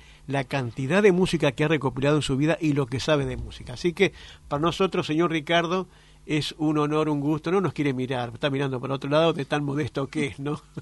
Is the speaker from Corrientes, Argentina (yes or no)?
no; Santa Fe, Argentina; ya que soy santafesino